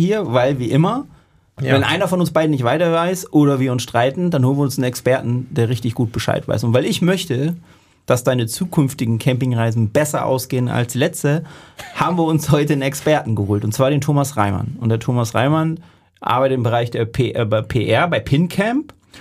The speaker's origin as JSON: {"language": "German", "region": "Hamburg", "country": "Germany", "tie": "born there", "said": "Heute sind wir in Hamburg, in unserer naja, Heimatstadt will ich jetzt nicht unbedingt sagen. Wir sind in Hamburg geboren."}